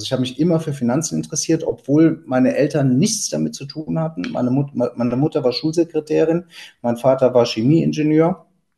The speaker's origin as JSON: {"language": "German", "town": "Eschweiler", "region": "North Rhine-Westphalia", "country": "Germany", "tie": "born or raised there", "also_born_or_lived": "Stolberg / Anrath", "said": "also geboren in Stolberg, das ist ganz in der Nähe von Aachen. Dann haben wir kurze Zeit in Anrath gelebt, das ist in der Nähe von Krefeld. Und dann sind wir nach St. Jöris gezogen, das ist ein kleiner Vorort von Eschweiler, in dem ich dann aufgewachsen bin."}